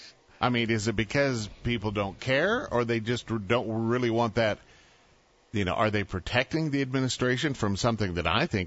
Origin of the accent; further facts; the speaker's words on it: United States; We as an American people sitting back